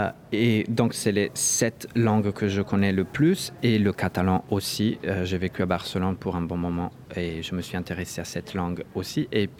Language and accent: French; northern Italy, Italy; first language Valoche; French is a second language; Donc, ma langue maternelle, c'est justement le valoche, qui est une langue minoritaire qui est en train de disparaître.